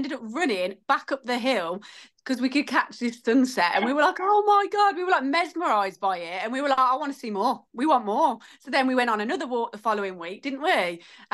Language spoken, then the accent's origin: English; Midlands, United Kingdom; I'm 32. I'm also from the Midlands